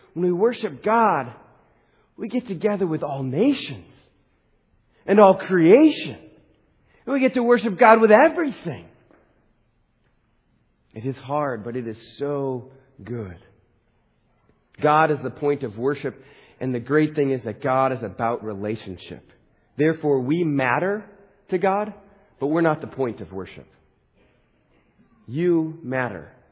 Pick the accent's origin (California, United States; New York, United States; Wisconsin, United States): Wisconsin, United States; They live in Ecuador, but we grew up in Wisconsin. So I am not fluent in Spanish.